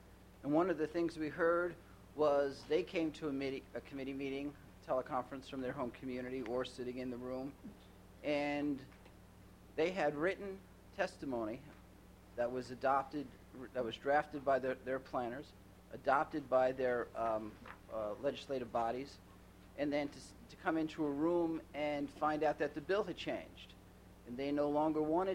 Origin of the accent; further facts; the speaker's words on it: Fairbanks, Alaska, United States; I'm from Fairbanks. I'm probably one of the few people in the body, along with my other friends from Fairbanks, who don't have a coastal zone district.